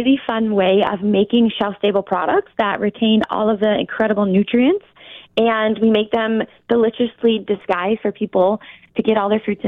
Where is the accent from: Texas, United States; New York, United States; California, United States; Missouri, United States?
New York, United States; Buffalo; I was actually born and raised in Buffalo, which I'm so proud of.